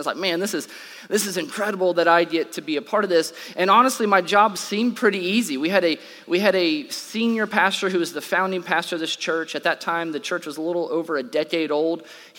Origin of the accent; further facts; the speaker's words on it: Illinois, United States; I grew up in Illinois, and so me and my brothers have weird R names